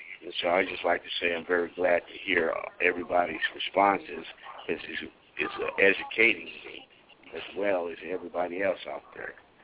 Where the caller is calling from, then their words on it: Phoenix, Arizona, United States; I'm calling in from Phoenix, Arizona.